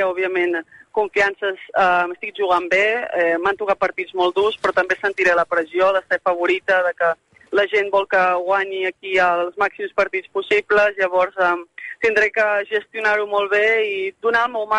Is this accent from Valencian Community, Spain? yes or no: no; Barcelona, Catalonia, Spain; Barcelona, a casa meu. Sempre dic que jugar a Madrid és jugar a casa, però per mi el meu cor està allà, és d'on soc.